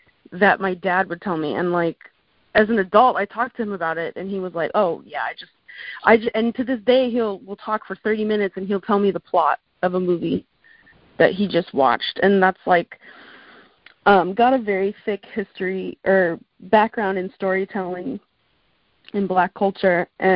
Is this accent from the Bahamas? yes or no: yes; Bahamas; moved away as an adult; now in United States; I grew up in the Bahamas. Like, I didn't have access to every movie. We had like one channel. And then it wasn't until I moved to the U.S. and I went to college